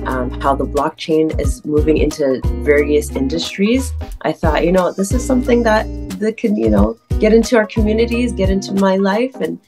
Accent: Canada; now in United States; Growing up in Canada, being born and raised here, and coming to the States a lot of the times

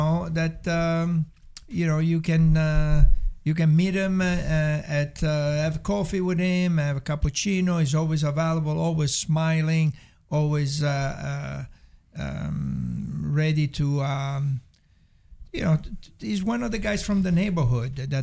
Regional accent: New York City, New York, United States; We grew up together in Brooklyn. You know, I know Joe for the last 50 years. And we were in the neighborhood in Brooklyn, so we play soccer in Brooklyn.

